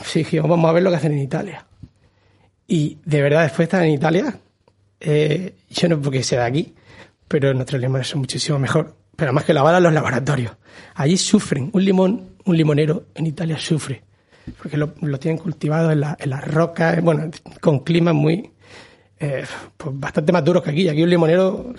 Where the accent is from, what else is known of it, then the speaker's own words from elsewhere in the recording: Murcia, Region of Murcia, Spain; Si somos muy de Murcia, también tenemos que conocer nuestra historia.